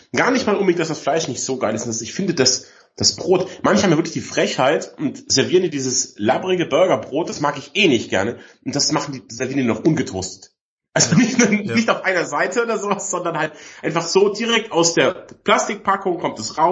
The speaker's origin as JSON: {"language": "German", "region": "Bavaria", "country": "Germany", "said": "wie man bei uns in Bayern sagt."}